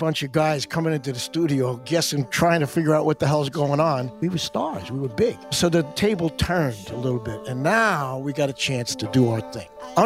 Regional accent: New York, United States; I knew growing up near Long Island that the Hamptons was a place where a lot of people who are really important people go in the summer.

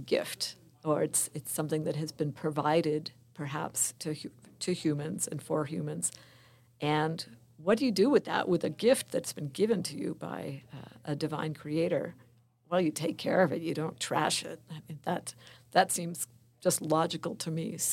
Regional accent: Maryland, United States; Yeah, I grew up in Maryland, not far from Washington, D.C., so it wasn't exactly the wilderness

